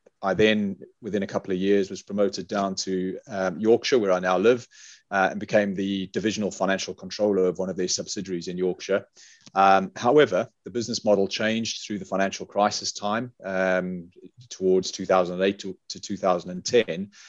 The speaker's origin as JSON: {"language": "English", "country": "South Africa", "accent": "South African", "lives_now": "Leeds, United Kingdom", "said": "You may have noticed from my accent, if you're aware of a South African accent, that I'm not from the northeast of England or central England, now living in Leeds."}